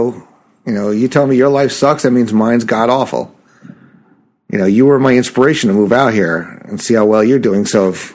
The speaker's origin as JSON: {"language": "English", "region": "New York", "country": "United States", "said": "Oh yeah, I'm from New York. I've had plenty of 40s."}